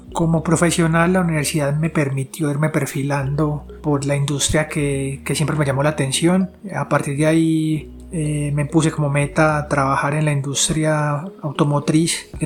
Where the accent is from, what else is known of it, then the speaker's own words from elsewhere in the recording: Pereira, Risaralda, Colombia; born there; nací en Pereira, soy ingeniero mecánico